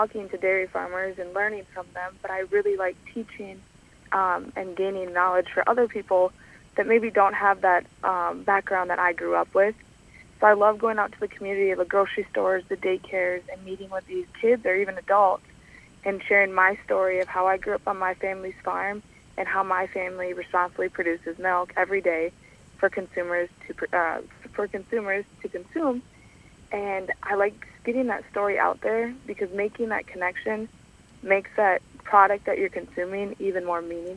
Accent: Kellogg, Minnesota, United States; I'm from Kellogg, Minnesota … And I grew up on my family's 150 dairy cow farm that's ran by my parents and oldest brother.

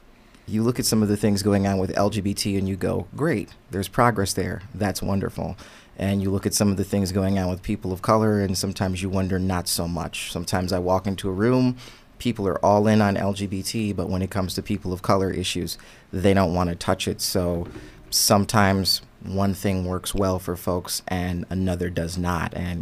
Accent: Racine, Wisconsin, United States; Grew up actually in Racine before moving to Kenosha once I started college. So I know both communities very well. Graduate of Racine Lutheran High School, 2003.

